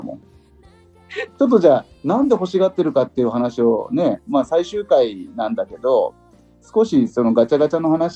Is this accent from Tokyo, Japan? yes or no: no; Fukuoka, Japan; 僕は福岡の人間なんですよ。